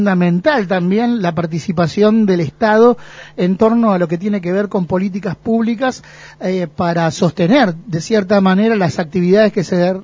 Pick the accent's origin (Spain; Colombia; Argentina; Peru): Argentina; Avellaneda, Buenos Aires Province; Damos fe de eso porque nosotros somos también de Avellaneda